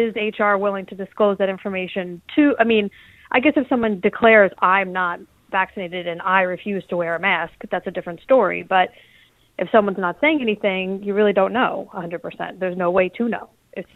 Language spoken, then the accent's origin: English; New York, United States; now in Newark, United States; I'm a transplant from the New York area, so.